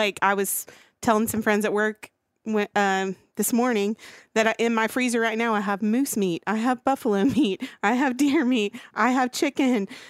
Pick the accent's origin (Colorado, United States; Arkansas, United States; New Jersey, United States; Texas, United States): Arkansas, United States; So I grew up in Central Arkansas.